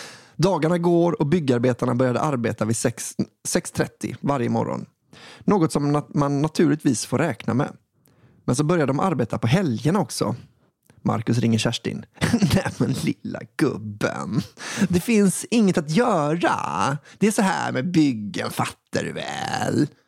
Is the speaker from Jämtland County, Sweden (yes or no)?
no; Stockholm, Stockholm County, Sweden; Vi kommer från Sveriges baksida, ibland kallad Nordens Venedig. Och numera hem till glamorösa Avicii Arena.